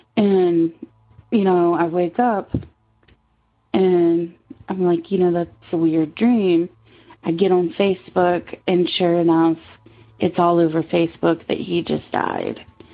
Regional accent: Virginia, United States; I'm from Virginia. I'm 33.

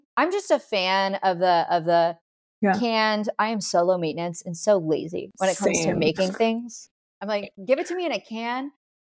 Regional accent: Texas, United States; accent: Texas; I always say it with my Texas accent.

